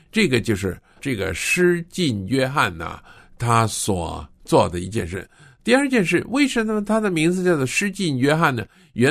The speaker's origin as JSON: {"language": "Chinese", "country": "China", "said": "特别是我们中国人很不喜欢把它讲出来的"}